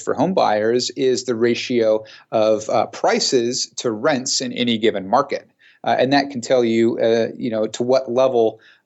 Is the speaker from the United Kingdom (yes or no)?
no; San Jose, California, United States; I had a chance to come back to my hometown of San Jose